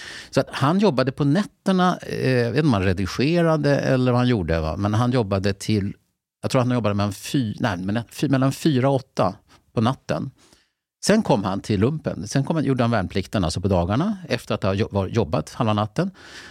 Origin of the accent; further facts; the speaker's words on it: Mälardalen, Sweden; jag kom ju redan från Mälardalen